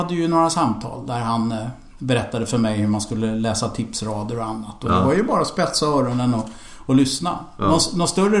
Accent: Stockholm, Stockholm County, Sweden; för jag är stockholmare så att jag pratar så här.

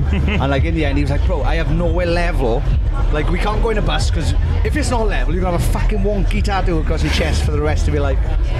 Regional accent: Wales, United Kingdom; How did you feel about the problem with us as miserable Welsh bastards who never thought they deserved to be there anyway.

